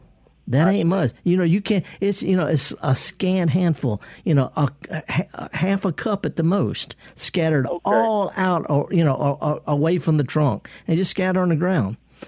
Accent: Pecan Grove, Texas, United States; And keep in mind, I was raised in Pecan Grove.

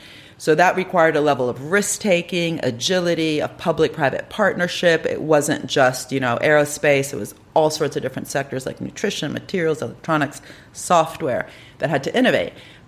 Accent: Italy; I'm from Italy.

